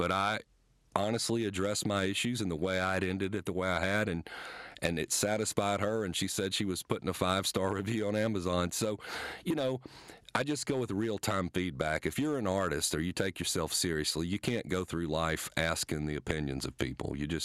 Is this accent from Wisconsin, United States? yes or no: no; Natchez, Mississippi, United States; I returned to a story in my hometown, Natchez, Mississippi